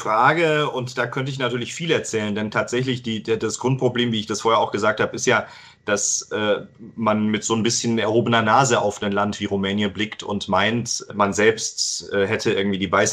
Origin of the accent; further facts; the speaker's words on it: Baden-Württemberg, Germany; bei mir im Hotzenwald, im Südschwarzwald, wo ich aufgewachsen bin